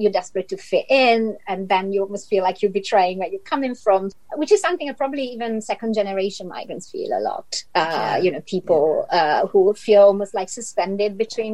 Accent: Italy; I'm from Italy.

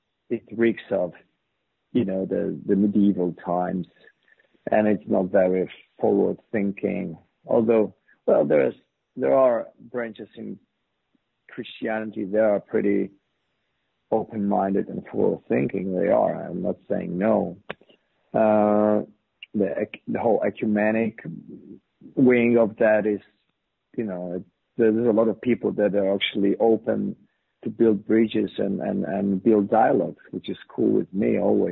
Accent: Poland; born or raised there; English is a second language

